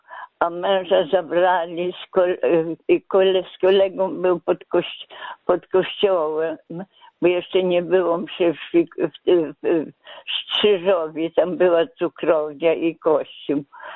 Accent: Hrubieszów, Lublin Voivodeship, Poland; Ja pochodzę z Lubelszczyzny, właściwie z Hrubieszowa.

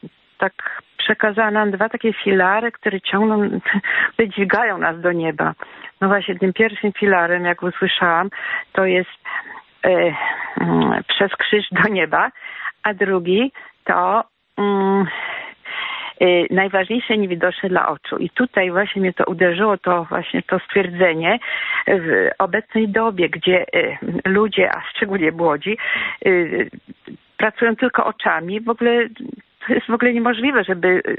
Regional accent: northern Poland, Poland; Polski Północnej.

